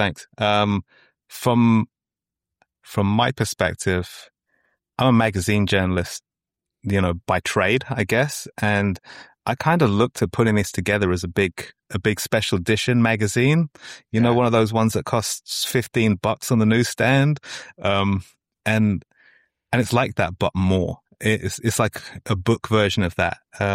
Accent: London, United Kingdom; now in Los Angeles, United States; live in LA. This is not a Californian accent, though. You probably could have figured that out. Born and raised in London.

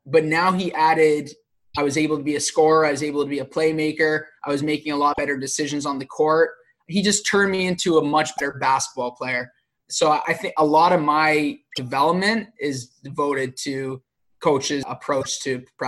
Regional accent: Sarnia, Ontario, Canada; I'm from Sarnia, Ontario, so it's about an hour away from Windsor.

